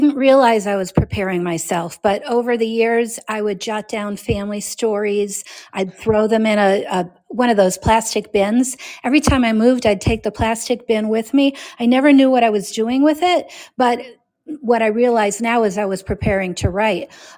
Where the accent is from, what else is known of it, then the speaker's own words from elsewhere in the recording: Scranton, Pennsylvania, United States; It's about Scranton. It takes place in my hometown. I love this area. It's rich with history, mining history in particular